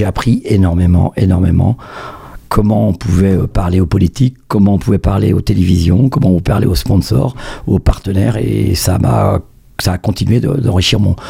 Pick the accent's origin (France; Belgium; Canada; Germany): France; Brittany; now in Normandy, France; Je suis breton exilé en Normandie